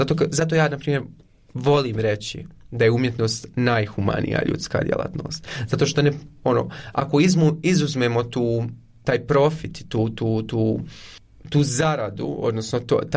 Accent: Konjic, Federation of Bosnia and Herzegovina, Bosnia & Herzegovina; also born or lived in Eisenach, Germany; I odrastao sam u Konjicu, nisam iz Sarajeva

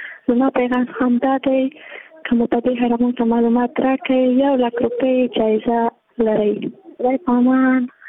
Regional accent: Jowzjan, Afghanistan; زه د جوزجان د ولایت یم.

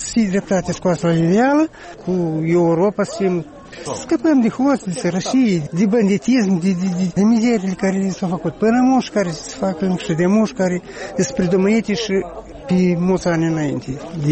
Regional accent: Moldova; eu sunt fericit că eu sunt moldovan. Mă mândesc cu patria mea, cu Republica Moldova, cu România, noi suntem tot din România suntem.

